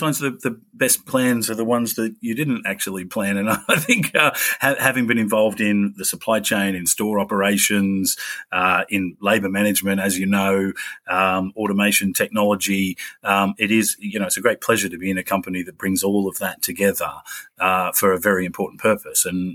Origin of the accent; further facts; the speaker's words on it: Australia; moved away as an adult; now in United Kingdom; I am originally Australian